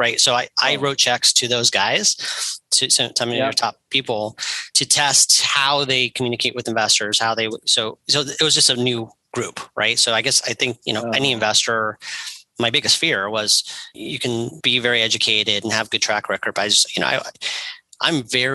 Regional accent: California, United States; I mean, we're from California. We have fresh cash.

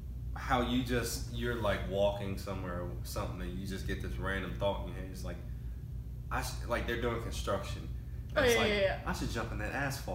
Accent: the South, United States; I am from the South.

